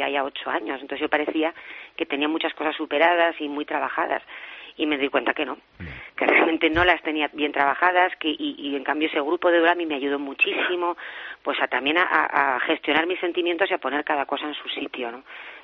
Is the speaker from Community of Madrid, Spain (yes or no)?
no; Huesca, Aragon, Spain; Yo, por ejemplo, soy de Huesca